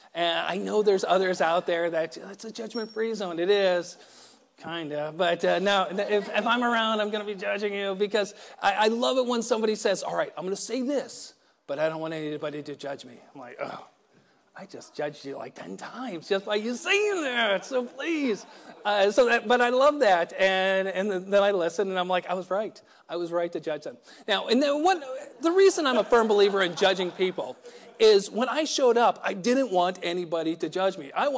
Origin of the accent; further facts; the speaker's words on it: Texas, United States; So growing up in West Texas, it's predominantly a football area.